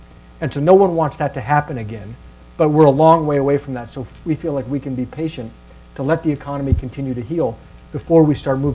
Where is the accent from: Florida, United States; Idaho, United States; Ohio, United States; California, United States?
Ohio, United States; So first of all, I was born and raised in Ohio. I went to school in Illinois.